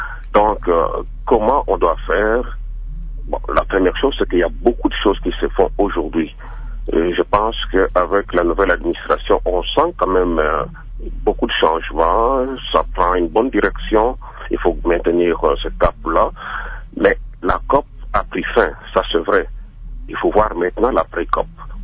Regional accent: DR Congo; Ici je parle vraiment en tant que Congolais.

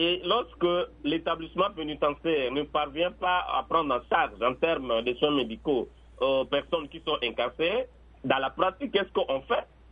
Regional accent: Mbandaka, Équateur, DR Congo; même chez nous, en Mbandaka ici

